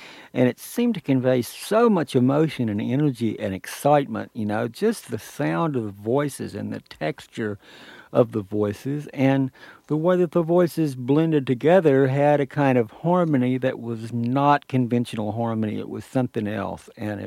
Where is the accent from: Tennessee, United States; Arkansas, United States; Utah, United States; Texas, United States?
Arkansas, United States; I really think it was possible because I grew up in Arkansas at that particular time.